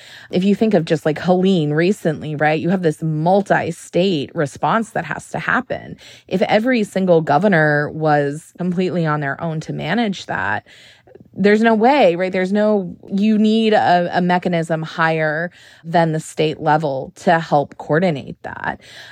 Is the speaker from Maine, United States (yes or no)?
yes; Maine, United States